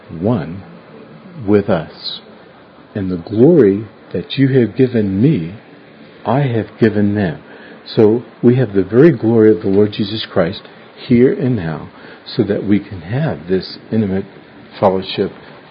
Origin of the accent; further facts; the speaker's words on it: New York City, New York, United States; Growing up in New York City, I didn't learn how to swim.